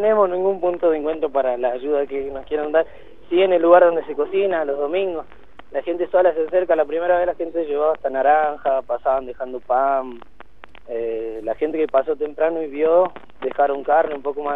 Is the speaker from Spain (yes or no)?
no; San Salvador de Jujuy, Jujuy, Argentina; Y nosotros somos de Alto Comedero.